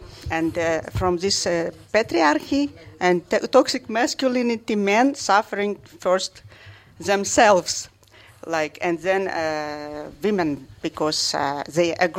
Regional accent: Ukraine; English is a second language; As for me, for example, I'm from Ukraine

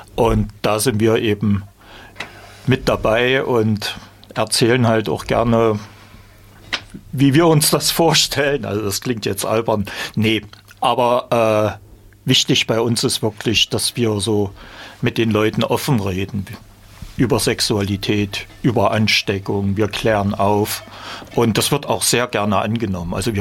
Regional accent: East Germany, Germany; Also ich bin ja aus dem Osten

